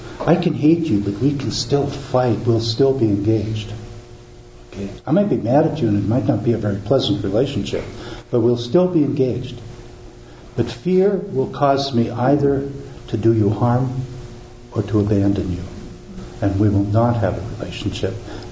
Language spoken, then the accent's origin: English; Nanaimo, British Columbia, Canada; My hometown, Nanaimo, has replicated that study and come up with the same conclusions.